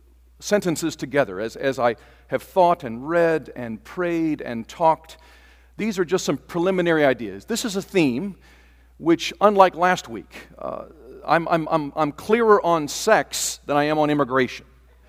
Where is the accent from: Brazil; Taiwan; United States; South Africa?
Taiwan; I grew up in Taiwan, and John grew up in Korea. He may remember this, but in Taiwan, in 1960, when we arrived there as a family, my parents were thrust as Methodist missionaries